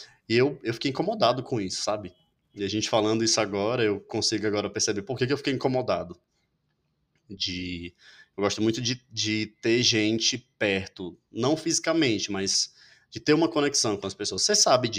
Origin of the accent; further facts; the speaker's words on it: Maracanaú, Ceará, Brazil; Então, eu sou de Maracanaú, só para localizar você. Tem Fortaleza, que é a capital, sei lá, uns 15 quilômetros tem Maracanaú